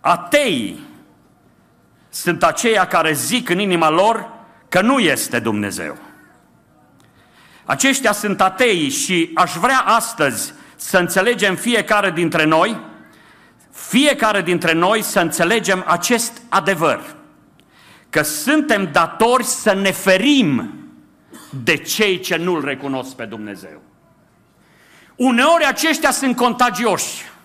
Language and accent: Romanian; Transylvania, Romania; moved away; am plecat de acasă, din satul meu transilvanean, spre Timișoara.